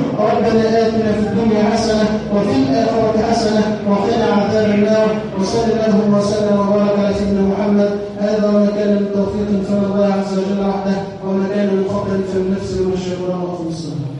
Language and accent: Arabic; Egypt; اللهم جنب بلدنا مصر من المنافقين